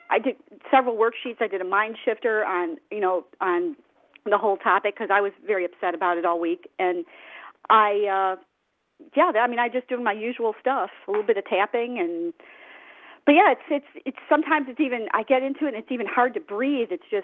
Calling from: Chicago, Illinois, United States; from Chicago.

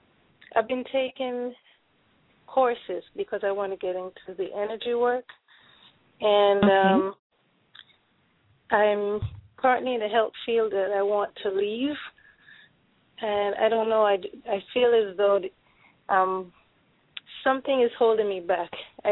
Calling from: Connecticut, United States; I'm calling from Connecticut.

